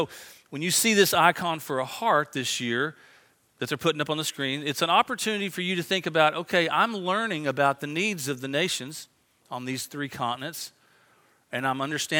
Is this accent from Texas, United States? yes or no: yes; Tyler, Texas, United States; When I was a brand new Christian, I grew up over in Tyler, and several of my friends got saved when I got saved.